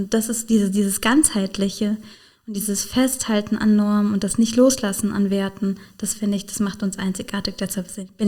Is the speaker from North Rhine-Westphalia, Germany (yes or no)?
no; Rhineland-Palatinate, Germany; Pfälzerwald, also, muss ich natürlich sagen, als Pfälzer Abgeordnete.